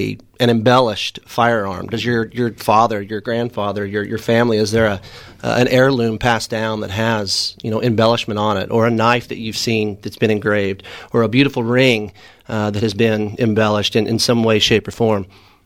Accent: Americus, United States; I grew up in Americus. I lived there my entire life.

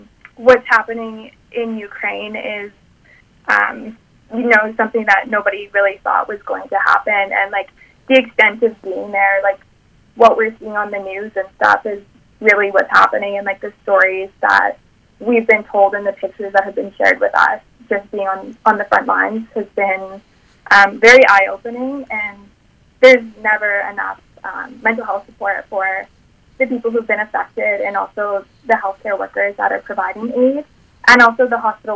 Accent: Wabigoon Lake Ojibwe Nation, Ontario, Canada; I'm from Wabigoon Lake Ojibwe Nation. I am currently a registered nurse practicing in remote northern Ontario in Pikangikum First Nation.

